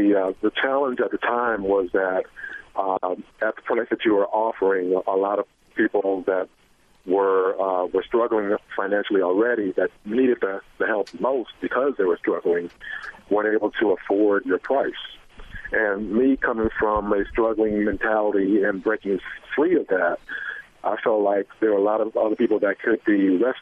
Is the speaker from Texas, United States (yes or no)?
yes; Houston, Texas, United States; I started off being born and raised in Houston, Texas, in an area called Third Ward